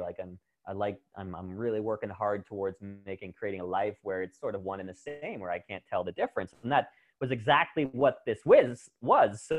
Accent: Kingston, Ontario, Canada; I went a little bit north and east to my hometown, Kingston, Ontario, and was super fortunate to spend a month there.

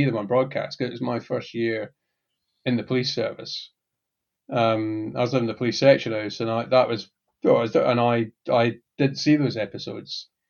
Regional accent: Scotland, United Kingdom; Well, and I've got to say, as a Scot, I take great offence to a story which, and I'm going to just step up the Scottish accent here

